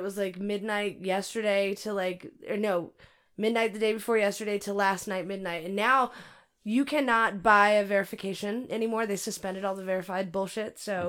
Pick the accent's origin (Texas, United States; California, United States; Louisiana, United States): California, United States; also born or lived in Arizona; You know I'm from California, you dick face.